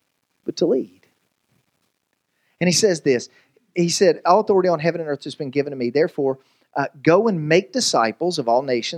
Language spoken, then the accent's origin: English; the South, United States; Because we're from the South.